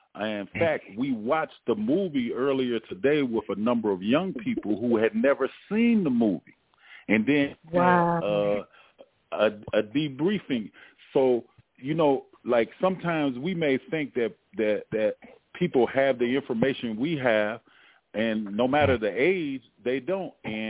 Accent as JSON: {"language": "English", "town": "Washington", "region": "District of Columbia", "country": "United States", "tie": "born or raised there", "said": "I'm born and raised in Washington, D.C. Born and raised, in D.C. Southeast Crew."}